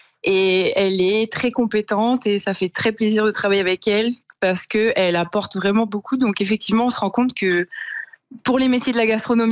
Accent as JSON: {"language": "French", "town": "Poitiers", "region": "Nouvelle-Aquitaine", "country": "France", "lives_now": "New York, United States", "said": "Moi, je suis du Poitou-Charentes, je viens de Poitiers."}